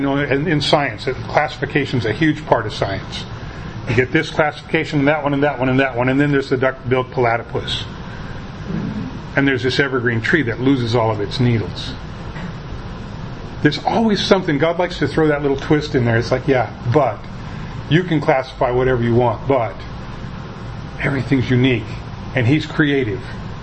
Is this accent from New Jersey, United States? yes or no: no; Washington, United States; I'd been born and raised in the Puget Sound region with all these mountains and forests and the evergreen